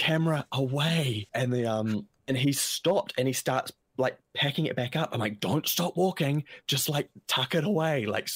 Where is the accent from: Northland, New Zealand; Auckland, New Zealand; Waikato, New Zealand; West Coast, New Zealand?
Waikato, New Zealand; Taupo; Actually, where I grew up in Taupo in New Zealand